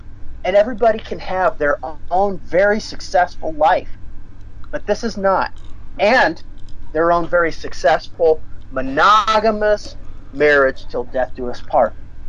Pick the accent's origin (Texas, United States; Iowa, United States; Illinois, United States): Iowa, United States; And here we are preaching in my home state of Iowa, someplace where I halfway belong